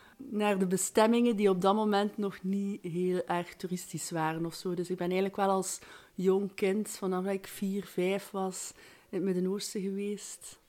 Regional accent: Ghent, East Flanders, Belgium; ik kom uit Gent.

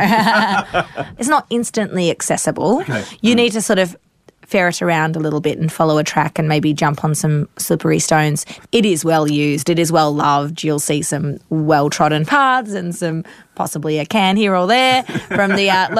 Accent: Violet Town, Victoria, Australia; we are from Violet Town. I am from Violet Town, Victoria, Australia.

